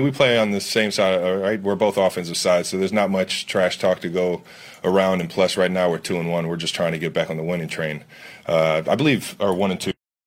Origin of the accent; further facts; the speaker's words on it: Cleveland, Ohio, United States; I mean, I grew up in Cleveland, Ohio